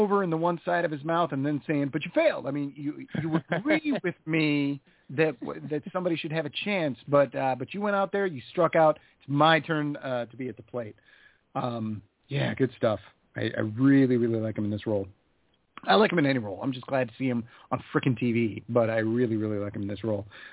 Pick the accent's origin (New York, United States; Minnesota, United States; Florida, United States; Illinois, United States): Minnesota, United States; I'm from Minnesota, and it feels like I shouldn't.